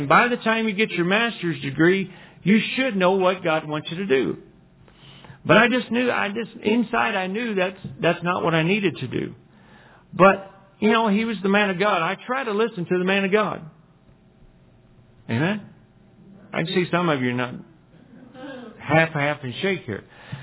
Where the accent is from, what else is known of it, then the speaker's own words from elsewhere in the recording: Texas, United States; But hey, I'm from Texas. I'm not from Montana. This is not my original home.